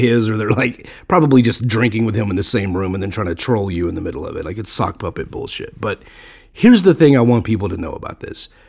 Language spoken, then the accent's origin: English; Texas, United States; I grew up in Texas, and I was taught exactly what he's saying.